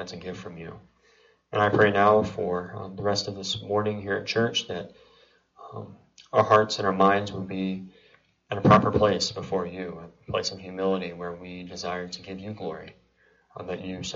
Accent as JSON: {"language": "English", "town": "Dallas", "region": "Texas", "country": "United States", "said": "It's just, we come from Dallas, where there are huge populations of immigrants, refugees, from closed countries"}